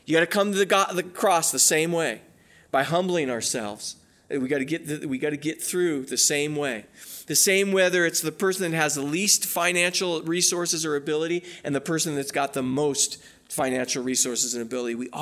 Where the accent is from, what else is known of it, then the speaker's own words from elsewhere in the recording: California, United States; And we grew up in Southern California.